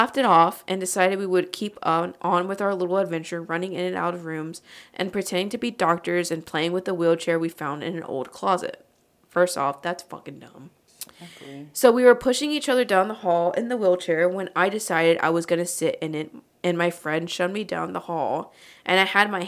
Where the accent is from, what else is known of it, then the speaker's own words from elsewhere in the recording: Butte, Montana, United States; So, there is an old vacant boarded-up hospital in my hometown of Butte, Montana. When I was about 16, a group of my friends and I decided we were going to go inside